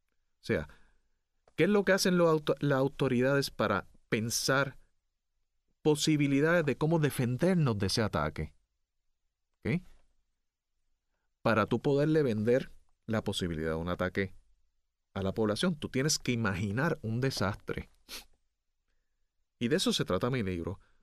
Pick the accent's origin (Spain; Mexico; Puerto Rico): Puerto Rico; Caguas; yo soy de Cagua